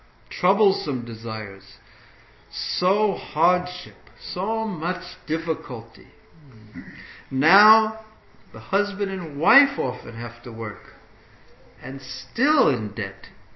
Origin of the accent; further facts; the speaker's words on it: New York, United States; even when I was growing up in New York, which is so famous for crime and so many things that are happening, but we never would lock our door at night.